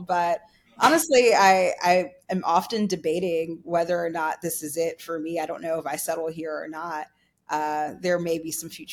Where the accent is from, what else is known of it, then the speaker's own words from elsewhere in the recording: North Carolina, United States; Yeah, I think growing up in North Carolina as someone that is Black and Latina was quite interesting.